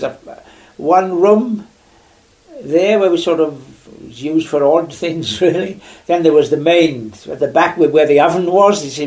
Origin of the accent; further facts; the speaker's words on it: Penwith, South West England, United Kingdom; born there; I was born in Penwith.